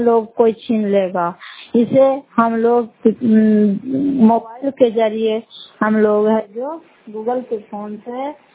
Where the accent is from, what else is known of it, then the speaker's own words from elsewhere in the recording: Bihar, India; घर बैठे भूत पंचायत मकरौटा जिला नालंदा करा पचरा ब्लॉक की निवासी हूँ।